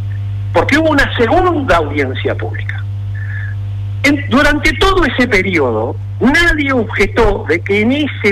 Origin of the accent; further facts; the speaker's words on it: Tararira, Colonia, Uruguay; mañana se va a hacer el de mi pueblo, Tararira.